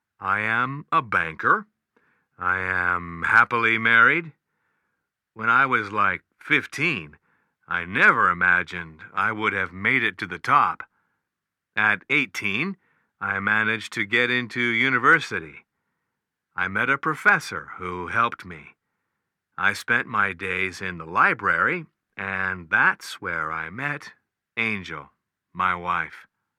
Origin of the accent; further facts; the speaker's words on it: Florida, United States; from Florida.